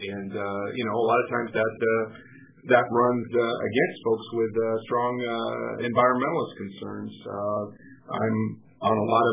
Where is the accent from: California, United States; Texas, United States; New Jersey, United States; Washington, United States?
Washington, United States; Raymond; the rail line to my hometown, Raymond and South Bend, has been removed.